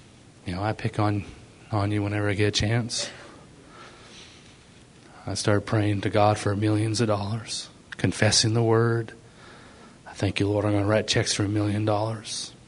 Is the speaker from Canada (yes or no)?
yes; Canada; moved away as an adult; now in United States; I was Canadian, so I couldn't work. I'm still Canadian, but living in America